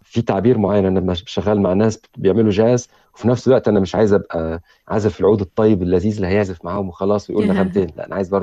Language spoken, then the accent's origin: Arabic; Egypt; أنا مصري وأهلي مصريين وكبرت في مصر، أعتبر نص حياتي في مصر والنص بره